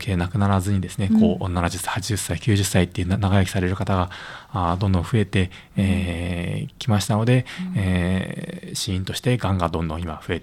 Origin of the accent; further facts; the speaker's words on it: Kyushu, Japan; now in Yao, Japan; そうですね、九州出身です。